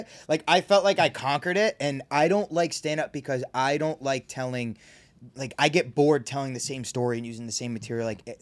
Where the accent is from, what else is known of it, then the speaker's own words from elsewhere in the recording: Rhode Island, United States; From Rhode Island, yeah.